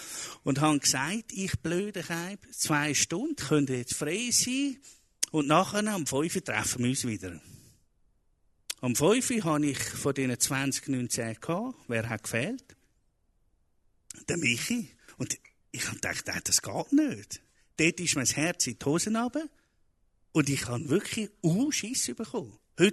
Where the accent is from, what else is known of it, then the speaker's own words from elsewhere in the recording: Zurich, Switzerland; born there; Ich bin hier in Zürich geboren.